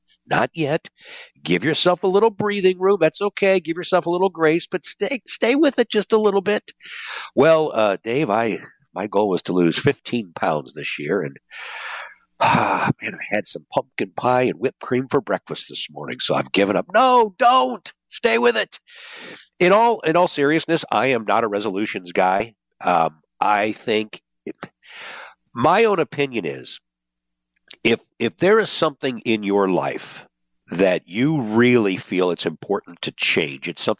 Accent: St. Louis, Missouri, United States; Actually, the weather is about the same as what you all have back in my hometown of St. Louis.

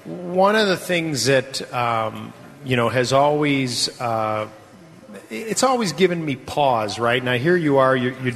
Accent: Highwood, Illinois, United States; also born or lived in Highland Park; I grew up in Highwood and Highland Park, yeah.

